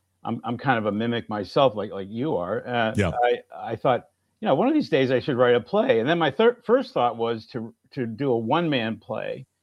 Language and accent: English; Massachusetts, United States; accent: Boston; now in Baltimore, United States; Well, when I moved to Baltimore, I had a strong Boston accent. I grew up in Massachusetts.